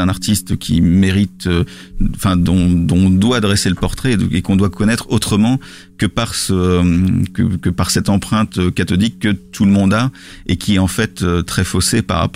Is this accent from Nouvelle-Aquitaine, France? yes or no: no; Lille, Hauts-de-France, France; je suis pas parisien, je suis lillois